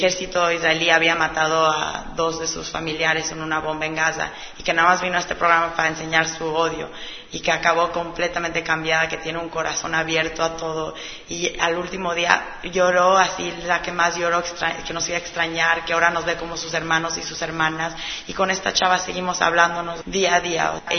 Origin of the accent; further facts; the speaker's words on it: San Diego, California, United States; Vivo en San Diego, yo soy la americana de San Diego, pero mi familia es mexicana de un lado y del lado de mi madre son españoles.